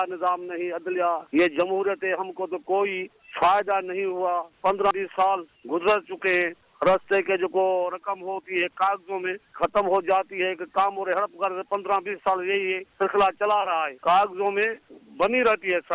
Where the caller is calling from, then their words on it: Goth Mir Machi, Sindh, Pakistan; گوٹ میر ماچی، ضلع کمبر شاہ گڑھ سے، ہماری اعلیٰ حکام کو درخواست پہنچائے